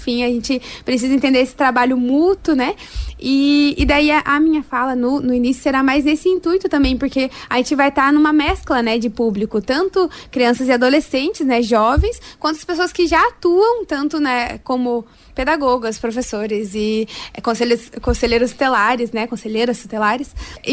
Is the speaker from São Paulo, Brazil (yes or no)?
no; Curitiba, Paraná, Brazil; eu venho lá de Curitiba, lá sou estudante de filosofia na UFPR